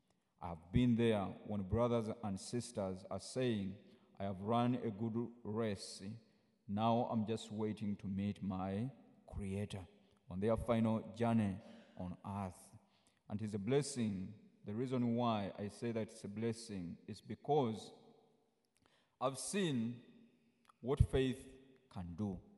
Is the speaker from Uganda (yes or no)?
yes; Uganda; English is a second language; now in Grand Rapids, United States; I come from Uganda. I'm a priest of the Archdiocese of Kampala in Uganda